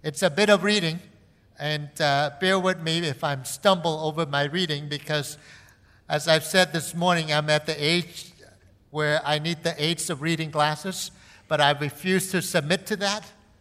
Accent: Minnesota, United States; Growing up in Minnesota, this is too hot.

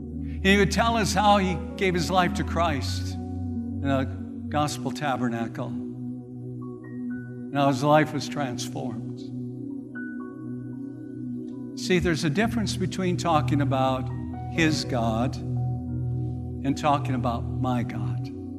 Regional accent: South Dakota, United States; One day I was traveling between Minneapolis and in my hometown of South Dakota.

